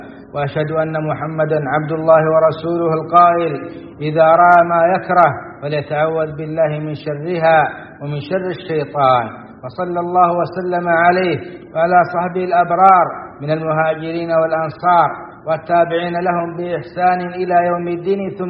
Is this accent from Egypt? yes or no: no; Saudi Arabia